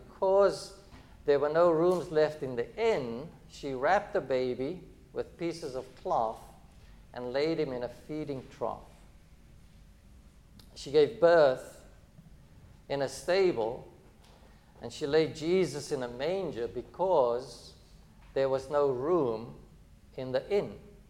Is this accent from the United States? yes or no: no; South Africa; we open them on Christmas Eve because that's the way we grew up in South Africa.